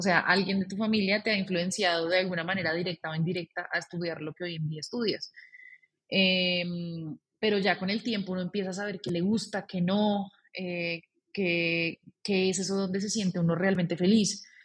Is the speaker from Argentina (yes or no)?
no; Cartagena, Bolívar, Colombia; born there; Nací en Cartagena, tengo 31 años